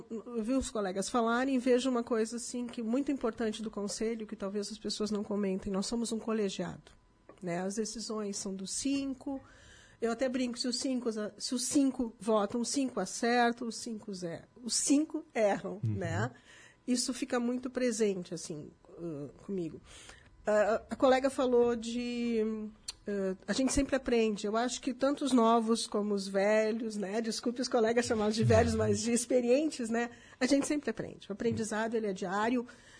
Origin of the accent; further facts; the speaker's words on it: Porto Alegre, Rio Grande do Sul, Brazil; now in Garibaldi, Brazil; né? Eu sou porto-alegrense. Sou casada com garibaldense. Uhum. Garibaldi me acolheu. Eu moro aqui há 5 anos.